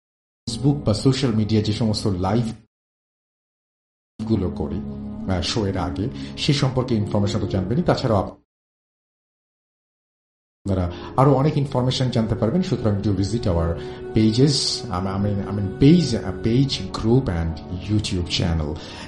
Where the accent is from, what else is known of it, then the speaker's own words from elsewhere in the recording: Barisal Division, Bangladesh; আমার গ্রামের বাড়ি পিরোজপুর জেলায় ভান্ডারিয়া থানায় কোনো এক গ্রামে